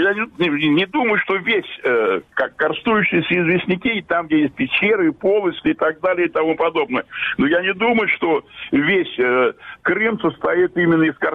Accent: Belarus; мы, блин, белорусы

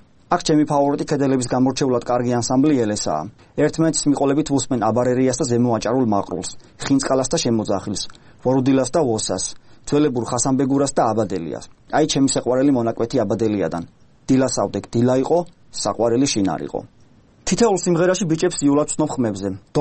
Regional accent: Keda, Adjara, Georgia; born or raised there

